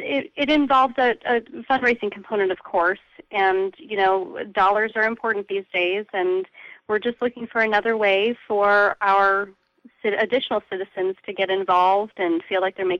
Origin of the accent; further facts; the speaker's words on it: Nebraska, United States; and I'm from Nebraska. I was born here. My mother was born here. My grandmother was born here, and I'd like to stay